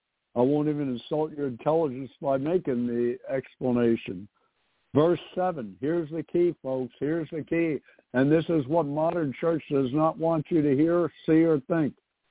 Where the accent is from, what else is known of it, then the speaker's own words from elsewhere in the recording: New York City, New York, United States; It's no different than I'm from New York City.